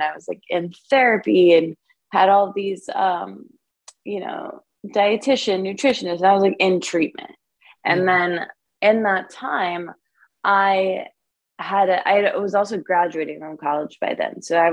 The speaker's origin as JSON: {"language": "English", "region": "Michigan", "country": "United States", "tie": "born or raised there", "said": "I grew up in Michigan, and it's a in the Midwest of America, in like a small town."}